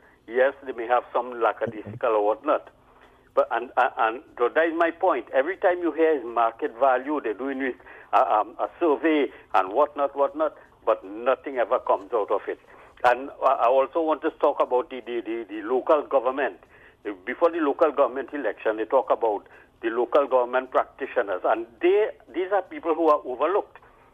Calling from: Arima, Trinidad & Tobago; Good morning, Ms. Tosca, and your guest there. I'm calling from Arima.

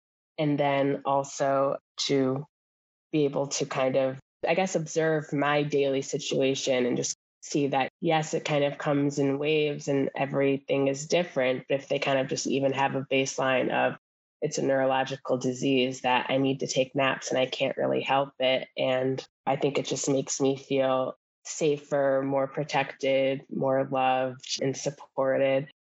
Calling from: Rye Brook, New York, United States; I'm joining from Rybrook, New York. That's right outside New York City.

